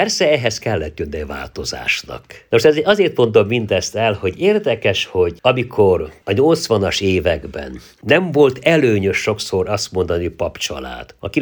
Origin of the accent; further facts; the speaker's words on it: Póka, Hungary; azt az otthont, amiben felnőttem és gyermekkorom szép világa volt Pókában